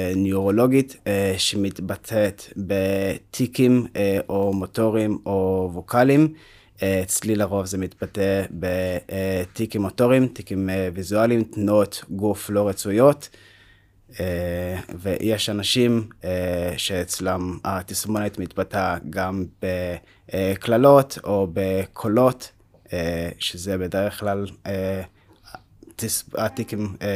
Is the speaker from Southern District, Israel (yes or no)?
yes; Be'er Tuvia, Southern District, Israel; אז אני גדלתי במושב בדרום, במועצה האזורית באר טוביה.